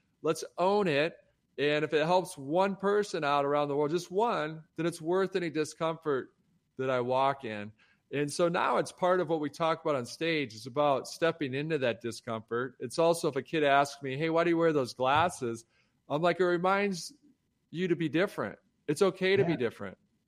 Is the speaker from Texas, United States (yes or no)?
no; Detroit, Michigan, United States; Growing up in Detroit, working at Cadillac, just going into meetings, you're an intern.